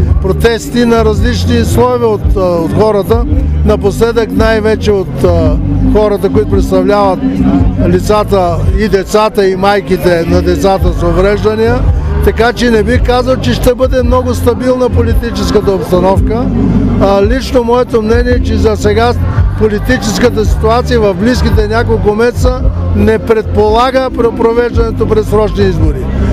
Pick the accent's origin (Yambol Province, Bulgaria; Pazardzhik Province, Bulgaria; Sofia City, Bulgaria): Pazardzhik Province, Bulgaria; Velingrad; стартира в моя изборен район, и то от родния ми град Велинград